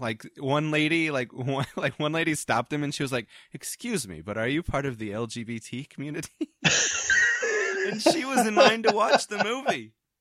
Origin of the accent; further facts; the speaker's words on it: Dayton, Ohio, United States; I mean, like growing up in Dayton, like you just get like with drive-ins, like you just get spoiled by shit